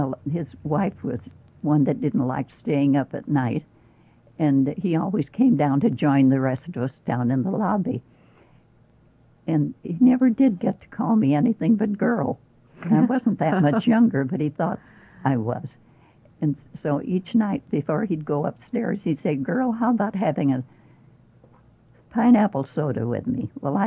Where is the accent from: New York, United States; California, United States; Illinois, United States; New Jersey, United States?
Illinois, United States; Chicago; he said, "And where are you from?" And I told him I was from Chicago.